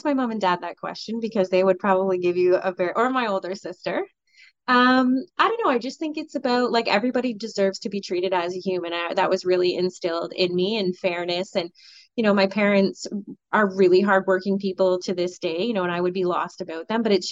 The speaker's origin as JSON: {"language": "English", "town": "Colborne", "region": "Ontario", "country": "Canada", "tie": "born or raised there", "said": "I grew up in Colborne, it's no secret, you know, so I didn't have a lot of those experiences."}